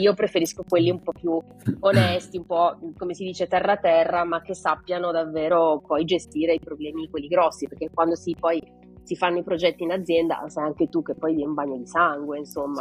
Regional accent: Lombardy, Italy; also born or lived in Piedmont / Marche; io vivo metà della mia vita in Piemonte, metà della mia vita nelle Marche, ok? Però non sono piemontese, nemmeno marchigiana, sono lombarda.

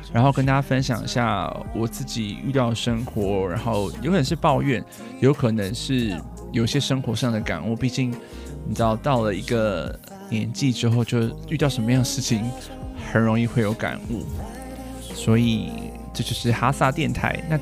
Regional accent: Taiwan; 那 Overcook 我不知道我们台湾怎么样翻译

